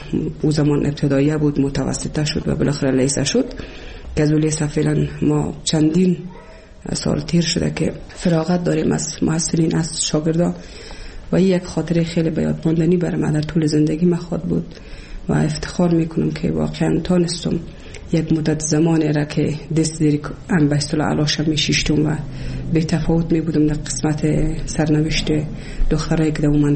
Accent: Kabul, Afghanistan; also born or lived in Bamiyan; از ولسوالی شیبر ولایت بامیان هستم. در سال 1356 در یک خانواده روشن فکر ما در ولایت کابل به دنیا آمدم و تحصیلات خود ما در کابل و پایان رسادم تا صنف 12

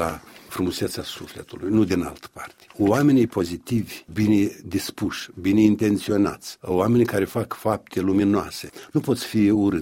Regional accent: Fântâna Albă, Edineț District, Moldova; Nu, niciodată în satul meu Fântâna Albă și în toate satele, eu nu țin minte, ferească Dumnezeu să îmblat cineva în satul meu cu cerutul.

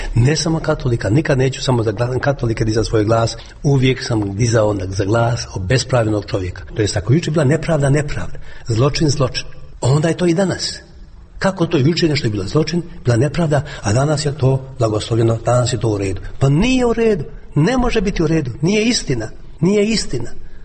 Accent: Banja Luka, Republika Srpska, Bosnia & Herzegovina; Banja Luka, gdje god sam došao, kad sam rekao iz Banja Luke, joj, pa tamo je najcrnije, tamo je najgore bilo.

